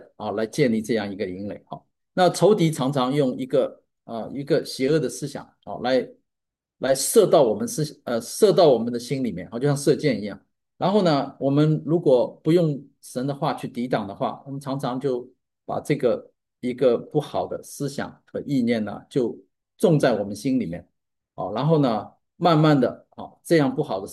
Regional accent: Shanghai, China; born there; 因为我是上海出生的哈

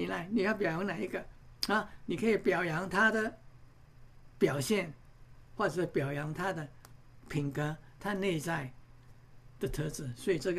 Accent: Malaysia; now in Singapore; 这个是在新加坡我是马来西亚人

